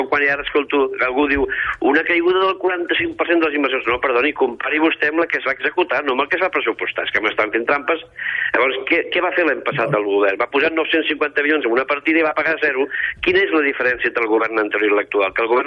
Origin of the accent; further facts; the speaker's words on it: Catalonia, Spain; com a català